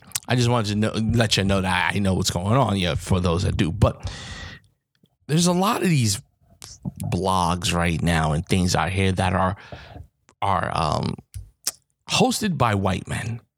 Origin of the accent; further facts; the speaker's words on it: New York City, New York, United States; I'm from the Bronx, New York. I was born and raised in the projects on welfare.